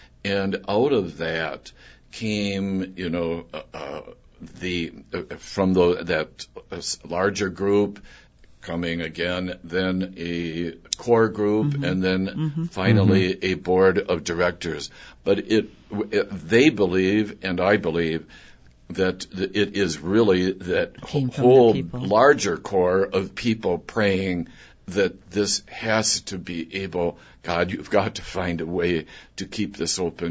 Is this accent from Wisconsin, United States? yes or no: yes; Fond du Lac, Wisconsin, United States; I grew up in Fond du Lac, Wisconsin, and was at St. Anthony's from 61 to 65